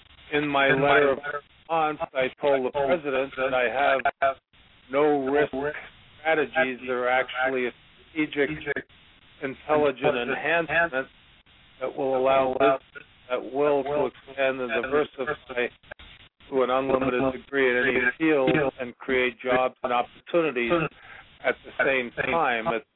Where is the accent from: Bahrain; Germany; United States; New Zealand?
United States; New York; because I'm from New York originally